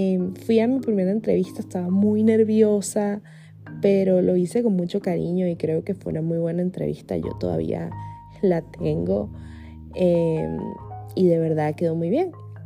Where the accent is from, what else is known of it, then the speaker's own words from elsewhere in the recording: Venezuela; sé que en mi país, Venezuela, el acceso a la salud mental es muy limitado